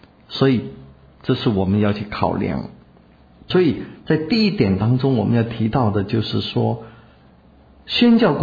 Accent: China; 不能够用我们中国人的方式跟文化来强迫别人，一定要按照我们的方式。

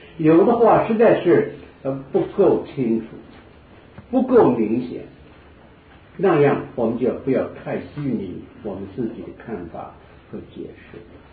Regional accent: China; 我想这是我们中国人的文化的传统、哲学的传统、伦理的传统的一个焦点，很有它的价值。

